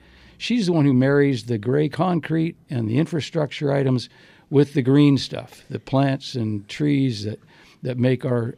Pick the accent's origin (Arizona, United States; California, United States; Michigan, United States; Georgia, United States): Arizona, United States; Now you wonder, this got to be a desert tree because I'm from Arizona.